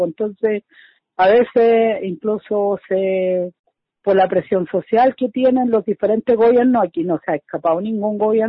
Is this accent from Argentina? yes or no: no; Purén, Araucanía, Chile; yo soy de Purén, estoy aquí en Purén, o sea, no en la ciudad, sino en la comunidad.